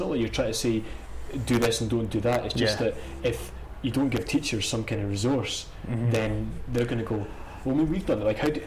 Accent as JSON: {"language": "English", "region": "Scotland", "country": "United Kingdom", "said": "East Lothian."}